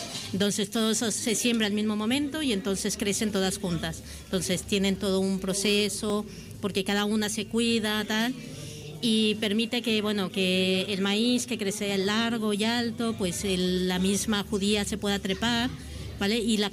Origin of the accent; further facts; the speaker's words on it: Mexico; moved away; yo hace 24 años que vine de México, vine a este barrio